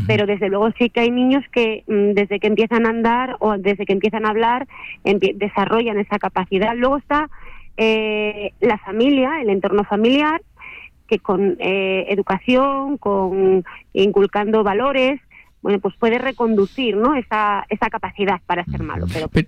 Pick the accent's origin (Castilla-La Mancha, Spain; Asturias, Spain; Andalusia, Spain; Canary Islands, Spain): Asturias, Spain; Pola de Siero; now in Noreña, Spain; Pues mira, yo soy natural de Pola de Siero, pero ahora mismo resido en Noreña.